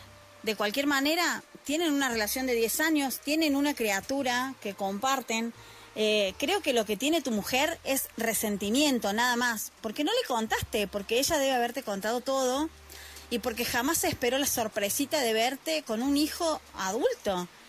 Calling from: Argentina; desde Argentina

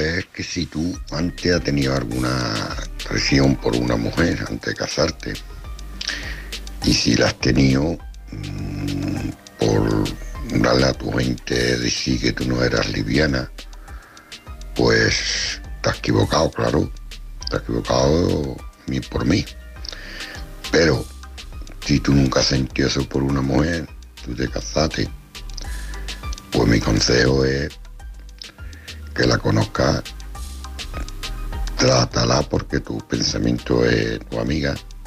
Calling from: Cádiz, Andalusia, Spain

